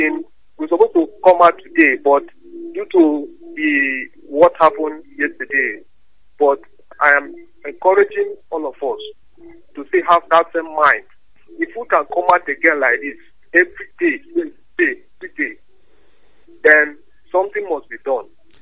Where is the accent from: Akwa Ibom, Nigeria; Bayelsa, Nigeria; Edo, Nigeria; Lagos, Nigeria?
Akwa Ibom, Nigeria; I'm from Raphael Nation, Japan. I'm from Akwa Ibom State.